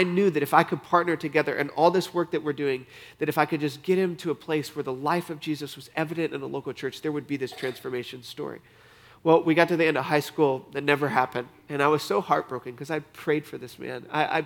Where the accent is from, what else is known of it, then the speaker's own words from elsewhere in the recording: Michigan, United States; moved away as an adult; This is where my family grew up. I got out of Dodge as quick as I could, and when I was 18 years old, I moved from Michigan down to the south where there was sunshine.